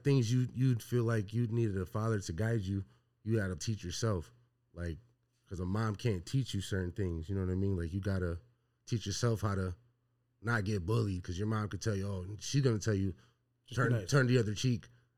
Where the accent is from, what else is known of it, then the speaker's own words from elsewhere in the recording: Buffalo, New York, United States; From Buffalo, New York. Grew up, born and raised in the West Side.